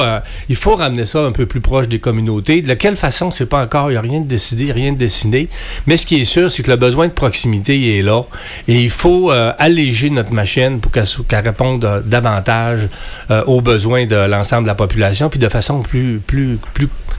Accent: Métabetchouan, Quebec, Canada; puis je suis un gars du Lac-Saint-Jean. Je viens de Métabetchouane, originaire d'Allemagne, mais je demeure à Métabetchouane depuis 25 ans.

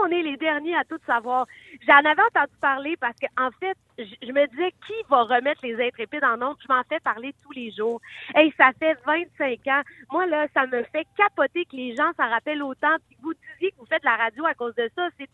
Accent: Quebec, Canada; moi, je suis une Québécoise féministe.

